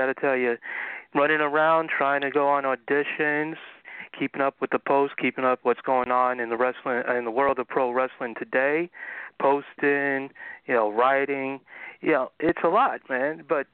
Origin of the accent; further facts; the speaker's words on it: New York, United States; Yeah, because, you know, I'm a New Yorker, so I got to go for my Giants